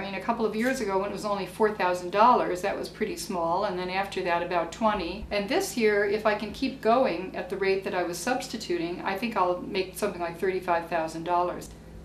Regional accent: Rochester, New York, United States; I'm from Rochester originally. I was born here at Highland Hospital.

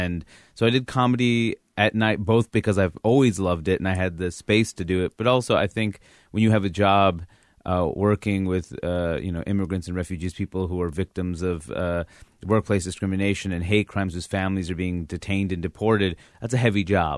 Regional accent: New York, United States; And I never thought it would be professional because I grew up in New York.

